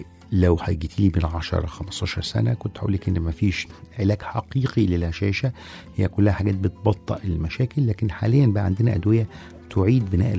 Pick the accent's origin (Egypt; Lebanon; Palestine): Egypt; احنا كمجتمع مصري ابتدينا نوصل